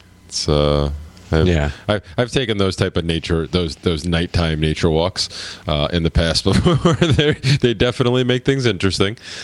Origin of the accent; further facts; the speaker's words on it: Pennsylvania, United States; I grew up in the Pocono Mountains. So, you know, I grew up hiking and biking and skiing up and down hills.